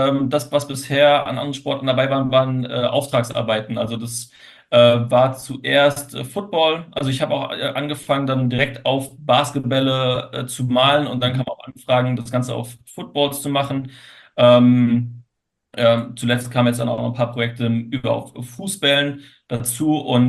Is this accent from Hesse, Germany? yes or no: yes; Frankfurt, Hesse, Germany; Das ist natürlich als Frankfurter echt ein Erlebnis gewesen.